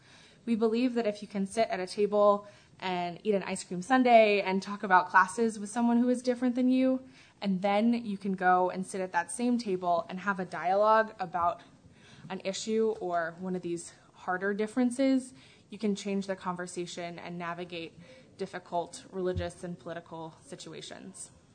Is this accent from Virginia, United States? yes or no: yes; Yorktown, Virginia, United States; Originally, I'm from Yorktown, Virginia, where I was raised UU in the Unitarian Universalist Fellowship of the Peninsula.